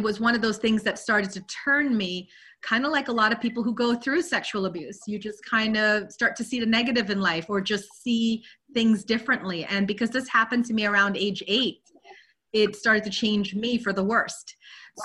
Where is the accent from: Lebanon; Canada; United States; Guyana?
Guyana; also born or lived in London, United Kingdom; So I am British born. I was born in London, but I grew up in Guyana, South America. I came from South America, a third world country. We are a very poor country.